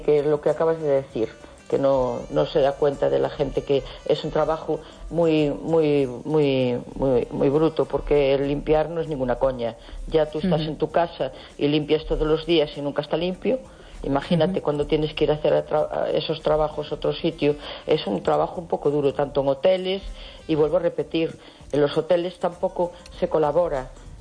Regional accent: A Coruña, Galicia, Spain; Me da vergüenza decir que soy de La Coruña, porque viajé toda España y ciudad más sucia que esta no la vi.

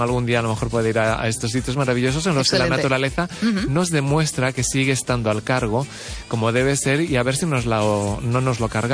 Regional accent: Vigo, Galicia, Spain; pero yo soy de Vigo de tantísimos años que ya tengo

